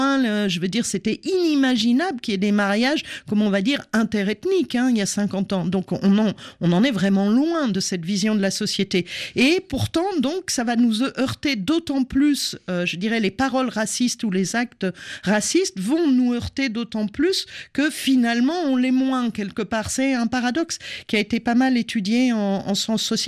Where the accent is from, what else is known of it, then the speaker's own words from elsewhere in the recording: Bourgogne-Franche-Comté, France; à certains moments comme une parisienne, à d'autres moments comme une jurassienne, parce que je vous l'avoue, je viens du Jura.